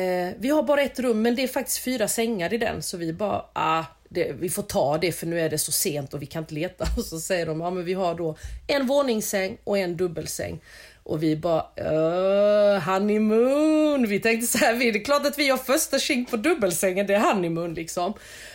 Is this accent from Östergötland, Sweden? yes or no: no; Växjö, Kronoberg County, Sweden; now in Lund, Sweden; Jag är från Växjö och bor i Lund.